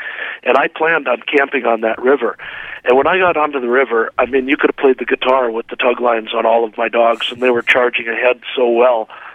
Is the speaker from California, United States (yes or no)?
no; Crookston, Minnesota, United States; Well, the steps are a lot like, growing up around Crookston, you know, the only real hills we had were the edges by the rivers and things like